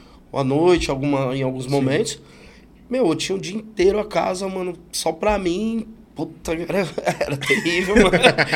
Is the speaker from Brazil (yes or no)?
yes; São Paulo, Brazil; eu sou um cara, mano, nascido e criado em São Paulo, na Zona Sul de São Paulo. Ali no começo dos 80, o nascimento